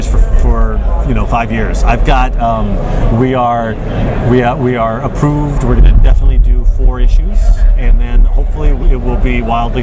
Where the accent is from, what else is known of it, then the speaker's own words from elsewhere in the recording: Texas, United States; I grew up in Texas, and I loved Westerns, and I'm half Korean